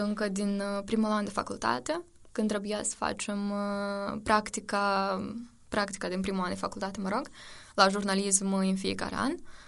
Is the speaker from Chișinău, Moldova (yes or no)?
yes; Chișinău, Moldova; vin din Chișinău, am background în jurnalism